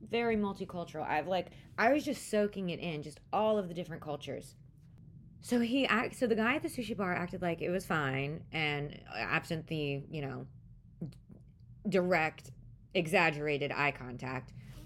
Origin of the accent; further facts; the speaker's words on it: United States; accent: American; I can't hide that I'm an American, right? Because my accent, I mean, I could try a British accent, but I think that would even reveal my Americanism even more.